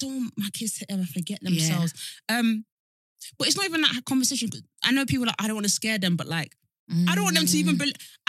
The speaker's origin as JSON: {"language": "English", "region": "London", "country": "United Kingdom", "said": "And maybe it was because I came from East London, where it was like very diverse. And I came to Essex"}